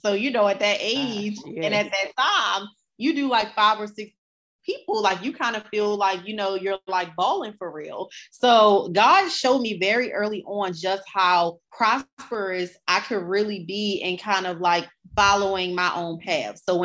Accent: Baltimore, Maryland, United States; I grew up in West Baltimore and I grew up not at all surrounded by entrepreneurship.

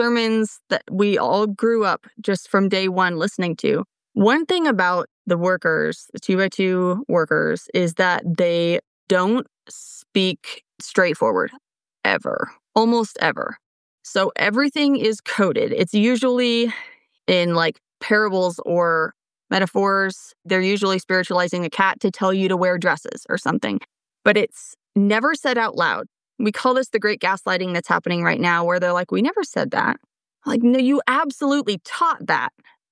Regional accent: Pacific Northwest, United States; Which we grew up in the Pacific Northwest.

